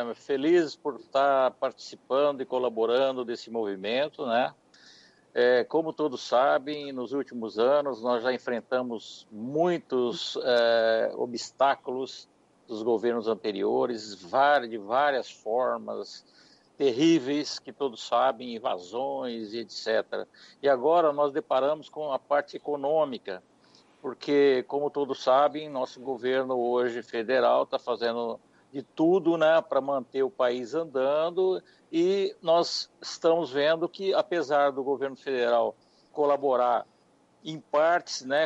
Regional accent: Itambaracá, Paraná, Brazil; now in Itapeva, Brazil; nós somos oriundos do Paraná, do norte do Paraná, região ali próxima de Assis, Ourinhos, uma cidade pequena que chama Itambaracá, nosso grupo, né, nós somos um grupo de agrônomos que somos oriundos de lá

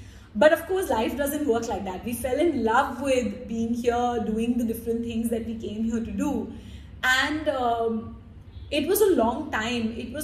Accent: Kuwait; parents, who, you know, were first generation people who left India, they went to the Middle East. I grew up in Kuwait.

